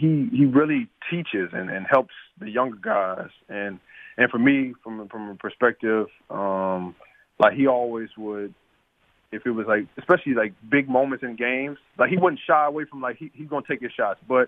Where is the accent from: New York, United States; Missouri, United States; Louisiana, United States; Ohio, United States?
Louisiana, United States; Baton Rouge; So, growing up in Baton Rouge, I mean, everybody know.